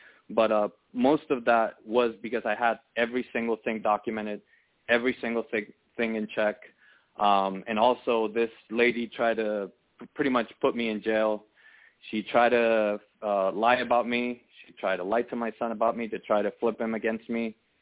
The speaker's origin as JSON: {"language": "English", "region": "Texas", "country": "United States", "also_born_or_lived": "Laredo", "said": "I'm here from Texas. I'm actually in Houston, which, by the way, I actually was born in Laredo."}